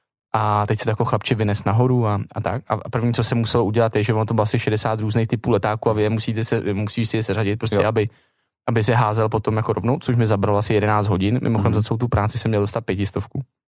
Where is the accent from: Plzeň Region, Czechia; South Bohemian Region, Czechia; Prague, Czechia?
Prague, Czechia; Vinohrady mají krásný genius locí a krásnou architekturu a jsem tam prostě celý život.